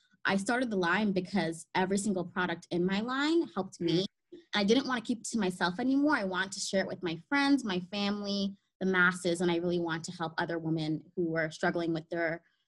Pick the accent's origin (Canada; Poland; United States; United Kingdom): Canada; But born and raised in Canada. I love living here. The diversity is amazing. And yeah, I'm just really happy and proud to be Canadian.